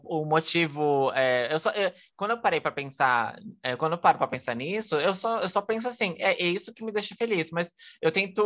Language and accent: Portuguese; São Paulo, Brazil; a gente mora numa cidade que é muito barulhenta, aqui, tipo, por mais que não seja o centro, eu moro na Zona Leste, né, sou de Itaquera, ZL